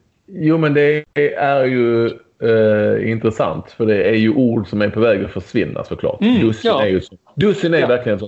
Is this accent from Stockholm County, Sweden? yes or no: no; Skåne, Sweden; Lindängen där jag kommer ifrån, som jag gick ju på Hermosdalskolan.